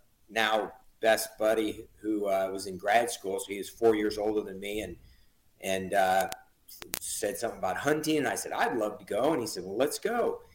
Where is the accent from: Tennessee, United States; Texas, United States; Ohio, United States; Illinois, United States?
Illinois, United States; also born or lived in Colorado; now in Florida, United States; So born and raised in Central Illinois, lived in Colorado for 10 years, and I've been down to in Florida for just over 20 years now, land of Osceola.